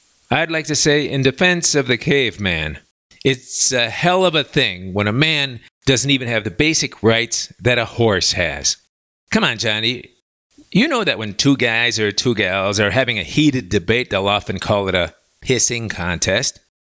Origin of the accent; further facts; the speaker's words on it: Evanston, Illinois, United States; I'm from Evanston, Illinois myself, but I went to school in Chicago.